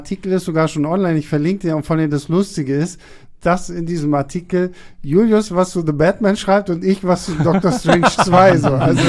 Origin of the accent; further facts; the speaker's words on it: Rostock, Mecklenburg-Vorpommern, Germany; ich bin in Rostock aufgewachsen und wir haben da jetzt so zwei Kinos.